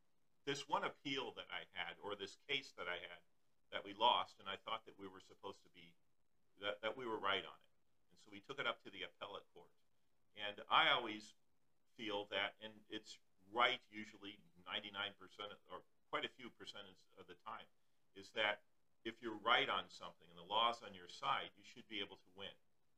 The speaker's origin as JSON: {"language": "English", "town": "Miami", "region": "Florida", "country": "United States", "tie": "born or raised there", "also_born_or_lived": "France / United Kingdom", "said": "I was born in Miami and raised in the South Florida area, and I lived in France and in the United Kingdom, so I have experience living outside of the United States."}